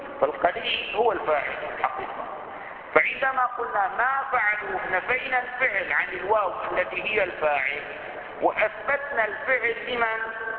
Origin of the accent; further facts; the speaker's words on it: Damascus, Damascus Governorate, Syria; أنا مرة كان أحد الولاة عندنا في دمشق وكان قد فعل دعوة لبعض العلماء